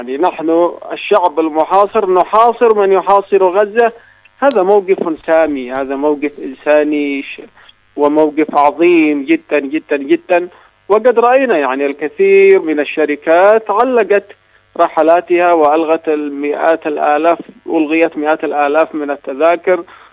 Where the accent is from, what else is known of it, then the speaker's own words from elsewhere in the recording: Yemen; لكننا نحن كيمنيين بفضل الله سبحانه وتعالى